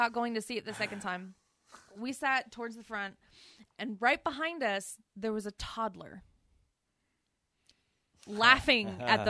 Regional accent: Italy; Just because I grew up in Italy and learned how to drive in Italy

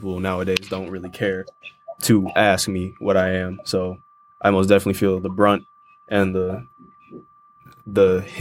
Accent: Bronx, New York, United States; moved away; Honestly, I'm originally from Bronx, New York. So growing up out there and moving to here.

